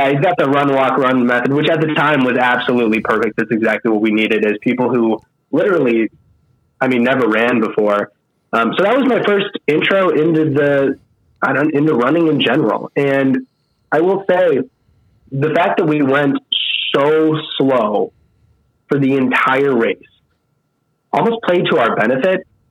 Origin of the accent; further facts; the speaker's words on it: Wisconsin, United States; now in Chicago, United States; I grew up in Wisconsin, live in Chicago now. It gets cold.